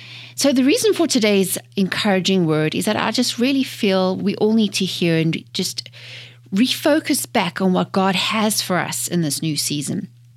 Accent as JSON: {"language": "English", "country": "South Africa", "tie": "born or raised there", "said": "But this definitely reminds me of growing up in South Africa."}